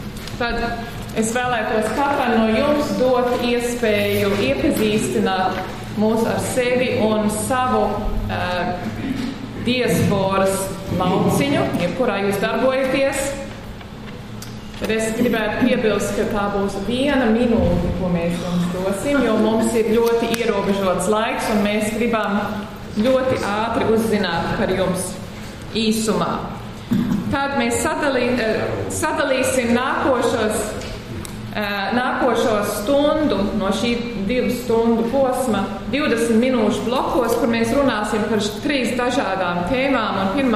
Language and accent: Latvian; Australia; PBLA izglītības padomas priekšsēde. Es dzīvoju Austrālijā, es esmu dzimusi un augusi Austrālijā